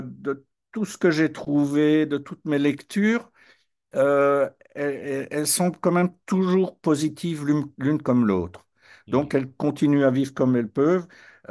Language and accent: French; Brussels, Brussels-Capital Region, Belgium; je passe en tant que Bruxellois régulièrement devant sa maison natale.